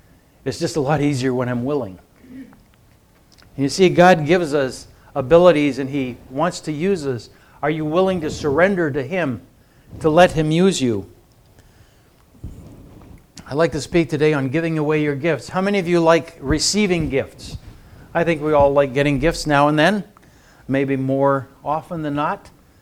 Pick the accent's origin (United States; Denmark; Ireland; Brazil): Brazil; I was a missionary kid growing up in Brazil